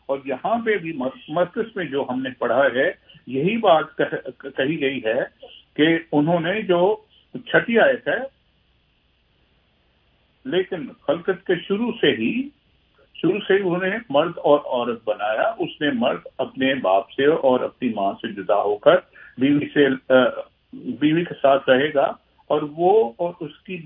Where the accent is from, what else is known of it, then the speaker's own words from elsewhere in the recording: Pakistan; میں چونکہ پاکستان سے ہوں, میں وہیں پیدا ہوا وہیں رہا